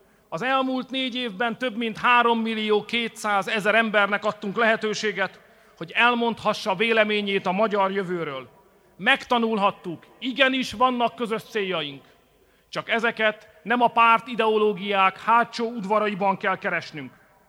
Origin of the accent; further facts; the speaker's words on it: Hungary; Mi nem felejtjük, először magyarok vagyunk, és csak utána szocialisták, liberálisok vagy kereszténydemokraták.